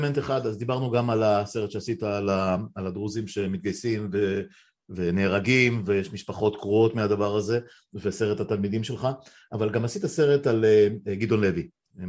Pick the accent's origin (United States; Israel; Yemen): Israel; Northern District; גדלנו בעמק, והיו, זה מצחיק, היו שם בשיבלי לידכם